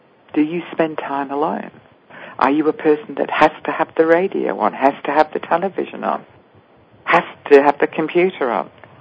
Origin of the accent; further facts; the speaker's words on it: England, United Kingdom; also born or lived in different countries; growing up in England was, in my mind, very quite restrictive